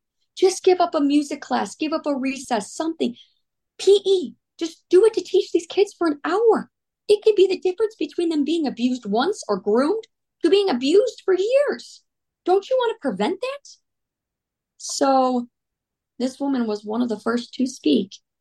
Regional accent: Illinois, United States; And so I started to go after Aaron's Law 15 years ago in my home state of Illinois

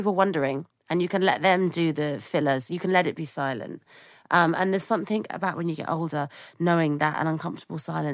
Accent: United Kingdom; As a British person, it's really hard.

